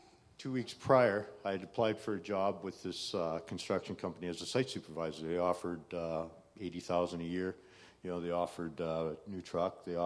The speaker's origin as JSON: {"language": "English", "region": "British Columbia", "country": "Canada", "lives_now": "Red Deer, Canada", "said": "Now, I come from Vancouver Island, and I live out in the middle of Hickville, you know."}